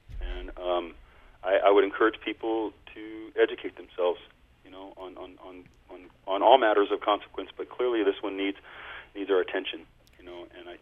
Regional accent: United States; being American and kind of being cognizant of the fact that we're viewed largely in the world as sort of, you know, John Waynes and cowboys, right?

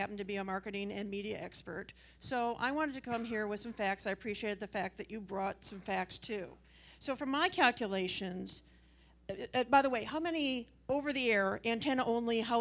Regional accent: Ionia, Michigan, United States; I'm originally from Ionia. My parents still live in Ionia, and my brother is in Greenville, very rural.

